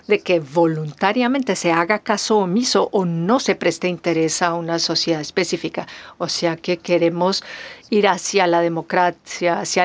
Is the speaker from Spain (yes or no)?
no; South Africa; sobre todo en mi país, Sudáfrica, esos estudios han mostrado que no se hace suficiente énfasis en la sociedad africana precolonial